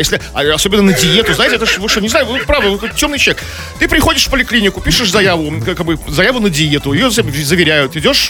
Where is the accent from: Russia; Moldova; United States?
Russia; Вот я как обычный россиянин знаю.